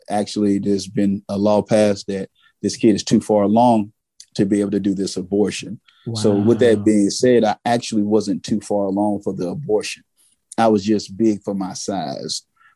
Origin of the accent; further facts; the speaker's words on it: Texas, United States; accent: Southern drawl; Northeast Texas, man. Country. You know, you can hear the Southern drawl like … in my voice or whatnot, Southern gent. But with that being said, I grew up in a rural area